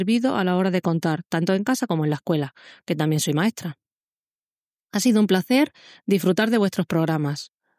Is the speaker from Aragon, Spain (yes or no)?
no; Montehermoso, Extremadura, Spain; de Montehermoso, un pueblo de Cáceres.